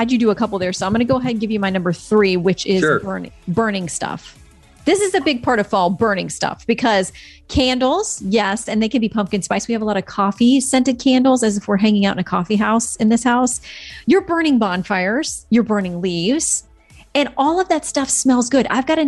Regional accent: Florida, United States

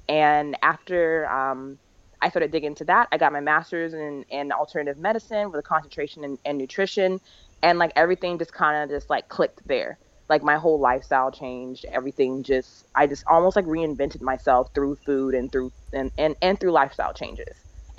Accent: California, United States; Like, I'm from California originally.

